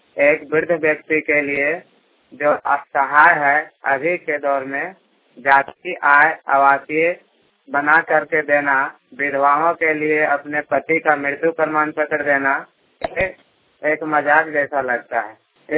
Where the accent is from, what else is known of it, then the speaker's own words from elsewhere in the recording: India; मैं तारानाथ पंचायत से हूँ